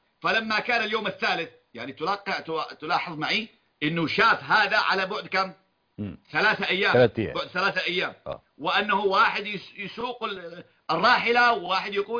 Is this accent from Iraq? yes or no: no; Yemen